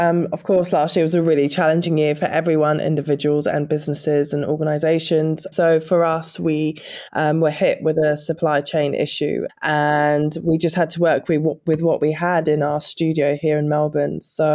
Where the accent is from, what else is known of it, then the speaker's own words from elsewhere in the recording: Nigeria; now in Australia; I live in Australia now and I really wanted to have a little piece of home here where I am now. I grew up in Nigeria and I was surrounded by all these beautiful fabrics and prints and colours.